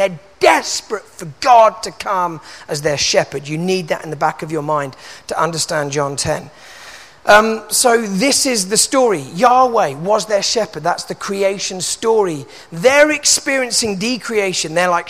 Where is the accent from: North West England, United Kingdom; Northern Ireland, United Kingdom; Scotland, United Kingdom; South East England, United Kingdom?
North West England, United Kingdom; Manchester; I grew up in South Manchester, a place called Birmingham.